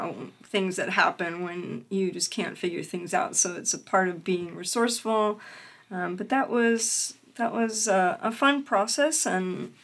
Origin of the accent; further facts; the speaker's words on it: Florida, United States; because I'm here from Florida